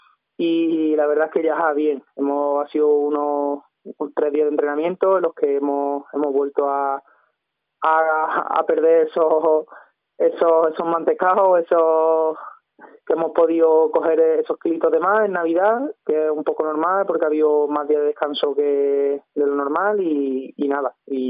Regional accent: Puente Genil, Andalusia, Spain; van a ser 12 años consecutivos aquí disfrutando del fútbol en mi pueblo, en Puente Genil.

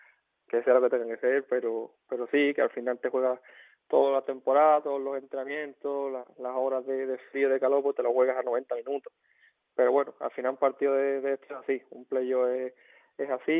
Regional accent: Osuna, Andalusia, Spain; ni en los mejores escenarios hubiera esperado jugar un partido de ese nivel y de ese calibre aquí en mi pueblo.

